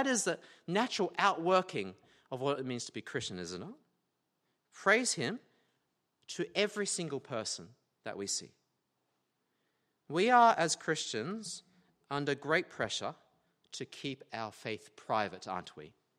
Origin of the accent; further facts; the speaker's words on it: England, United Kingdom; So as English people do, we gave each other a sheepish nod and waited awkwardly for 5 whole minutes in total silence.